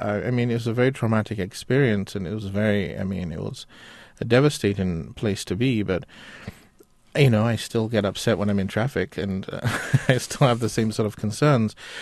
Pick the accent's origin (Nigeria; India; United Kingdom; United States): Nigeria; So that even as an African writer, particularly me being a Nigerian writer